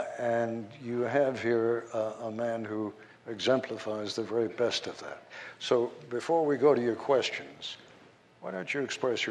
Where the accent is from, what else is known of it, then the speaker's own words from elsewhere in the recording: Long Island, New York, United States; now in West Virginia, United States; I grew up in Long Island, New York. My family seriously thought I was crazy when I went to West Virginia and later moved permanently to West Virginia.